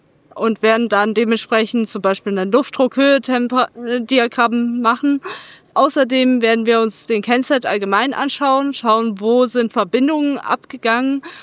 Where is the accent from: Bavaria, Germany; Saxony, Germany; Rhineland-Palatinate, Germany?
Saxony, Germany; Dresden; wir kommen aus Dresden. Wir gehen in die 9. bis 11. Klasse.